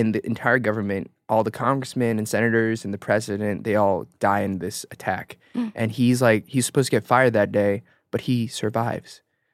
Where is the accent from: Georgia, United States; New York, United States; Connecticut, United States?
Georgia, United States; Atlanta; moved away as an adult; also born or lived in Boston; now in Korea; So I was born and raised in Atlanta, and then I went up to Boston. And in Boston, I studied at Boston College, and then I went to India for like a short little stint, and then I ended up in Korea right after college.